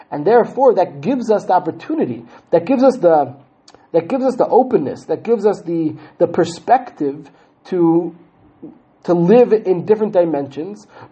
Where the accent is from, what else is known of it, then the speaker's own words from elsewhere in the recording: Israel; maintain my strangeness, my foreignerness, that I'm a Jew, that I come from the land of Israel, that I come from Jewish history and Jewish tradition